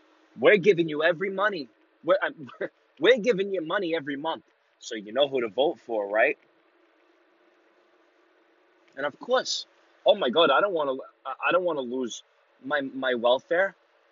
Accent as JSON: {"language": "English", "region": "New York", "country": "United States", "said": "I mean, listen, I'm from New York."}